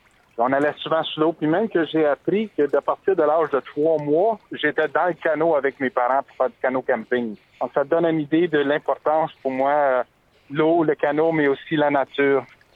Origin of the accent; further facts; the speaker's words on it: Chelmsford, Ontario, Canada; also born or lived in Ottawa; Je suis né à Ottawa, mais à l'âge de 6 mois, j'ai déménagé. J'étais rendu à Chelmsford, à Zilda. On connaît ça comme Rayside Balfour, mais à Zilda, c'est vraiment le petit village où j'ai grandi, qui est à l'extérieur de Sudbury.